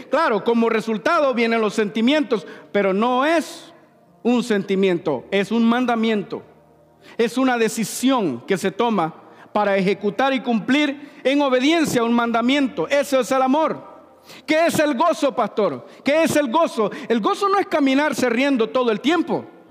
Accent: Honduras; Porque yo soy hondureño, pero tengo amigos mexicanos, guatemaltecos, nicaragüenses, costarricenses, panameños, colombianos, hay de todo.

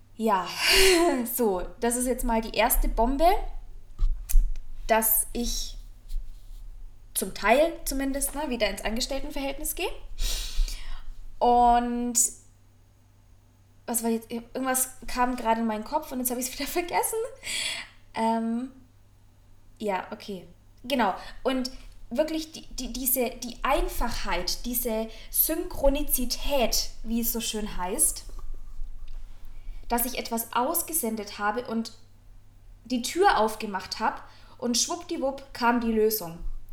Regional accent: Rothenburg, Bavaria, Germany; now in Munich, Germany; dass ich dann auch Rothenburg, meine Heimatstadt, hinter mir lasse

